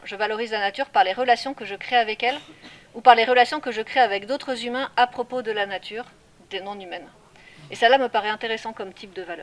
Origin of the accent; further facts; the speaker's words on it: France; moi, je suis française et je viens d'une communauté où ça fait plus de 2000 ans qu'on est sorti de la nature.